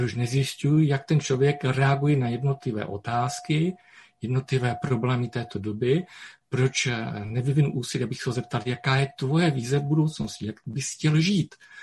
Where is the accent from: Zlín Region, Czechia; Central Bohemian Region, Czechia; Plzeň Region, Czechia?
Zlín Region, Czechia; Já jsem z Valašska